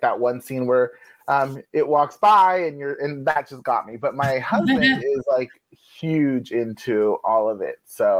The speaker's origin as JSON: {"language": "English", "region": "California", "country": "United States", "tie": "born or raised there", "said": "Like, I grew up in the Bay, and so, you know, I grew up with, like, the 49ers."}